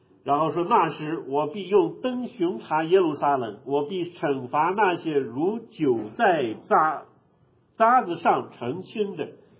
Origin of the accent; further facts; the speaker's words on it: China; 我们都是中国人，跳过门槛，当你读到这几个字的时候，在你们各自家乡的文化里边有没有这样的仪式？